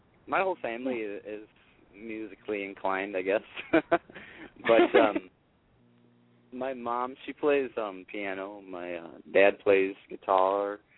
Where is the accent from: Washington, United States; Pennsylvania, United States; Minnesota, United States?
Minnesota, United States; the area where I'm originally from, which is southeast Minnesota, and I there was a local club down at my hometown